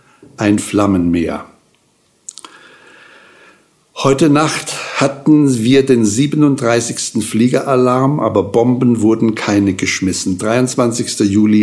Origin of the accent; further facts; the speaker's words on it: Stuttgart, Baden-Württemberg, Germany; born there; meiner Geburtsstadt Stuttgart